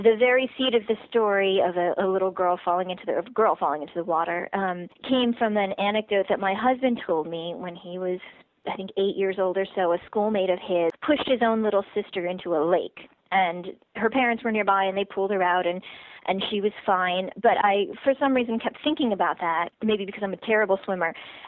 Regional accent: Pittsburgh, Pennsylvania, United States; And I'd say, well, I was born here in Pittsburgh. And they'd say, oh, but where are you from? And I'm like, well, I'm from here.

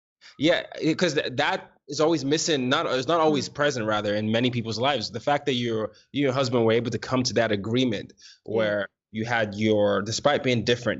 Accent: Nigeria; because my parents are Nigerian. Well, I mean, we're all Nigerian

